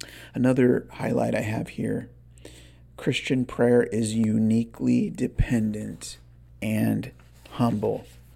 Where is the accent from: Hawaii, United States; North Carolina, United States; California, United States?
California, United States; Fresno; I remember at the church that I was raised in Fresno